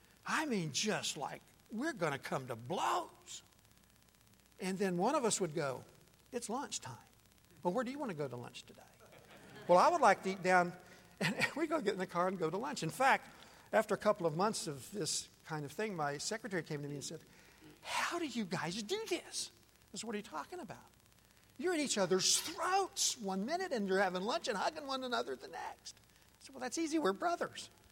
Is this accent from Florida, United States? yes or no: yes; Florida, United States; Now, I grew up in Central Florida. My dad owned a little neighborhood grocery store.